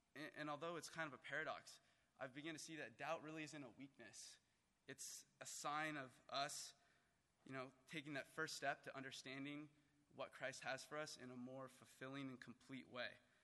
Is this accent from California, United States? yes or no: yes; Westlake Village, California, United States; I'm purportedly graduating from the University of California, Berkeley in 2 weeks. I'm originally from Westlake Village, down south